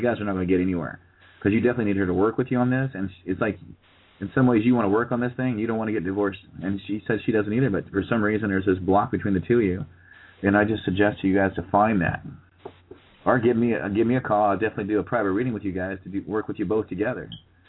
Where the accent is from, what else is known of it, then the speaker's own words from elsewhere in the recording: Ohio, United States; I'm from Ohio.